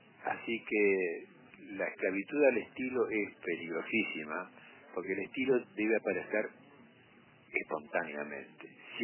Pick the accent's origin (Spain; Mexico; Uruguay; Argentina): Uruguay; nosotros somos República Oriental del Uruguay